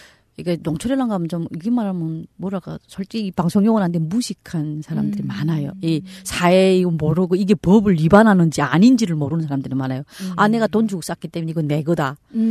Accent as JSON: {"language": "Korean", "country": "North Korea", "also_born_or_lived": "China", "lives_now": "South Korea", "said": "저는 제일 처음에 탈북해서 99년도에"}